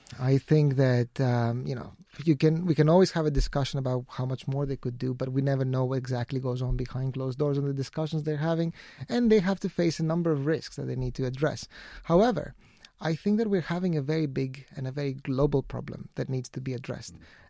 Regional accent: Greece; you can take some places, such as my home country, Greece

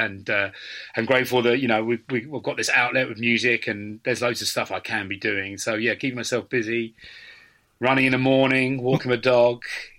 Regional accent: Cambridge, East of England, United Kingdom; I grew up in Cambridge.

